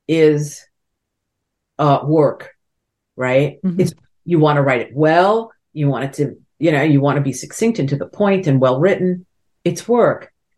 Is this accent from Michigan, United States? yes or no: no; New York, United States; I, you know, I'm also a New Yorker